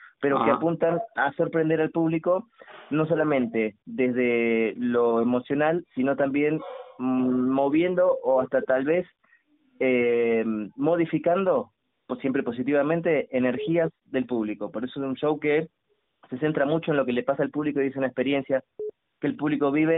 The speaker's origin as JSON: {"language": "Spanish", "country": "Argentina", "also_born_or_lived": "United States", "moved": "yes", "lives_now": "Mexico", "said": "yo soy argentino, pero vivo aquí en México"}